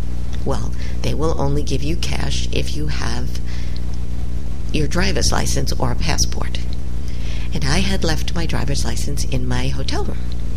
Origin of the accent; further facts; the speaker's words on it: New York, United States; I think of myself as a New Yorker, and something special happens to me when I go home.